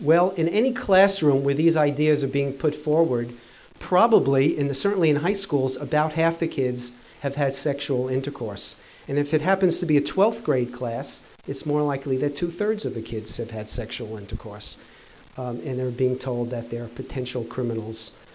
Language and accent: English; New Mexico, United States; My home state of New Mexico ran into trouble when our Secretary of Health said we would only apply abstinence funding for teenagers 12 and younger.